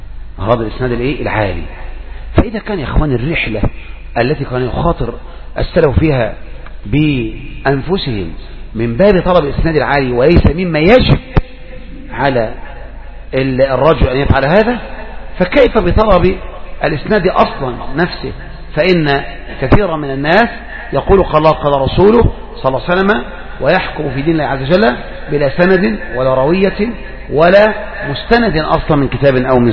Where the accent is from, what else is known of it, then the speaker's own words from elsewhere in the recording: Egypt; ولهذا بدأت تنتشر الأيام هذه في عندنا في مصر مثل هذه الأشياء